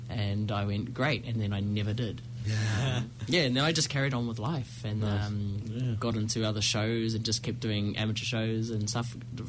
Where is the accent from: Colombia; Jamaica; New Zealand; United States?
New Zealand; Rotorua, Bay of Plenty; No, I grew up in Rotorua.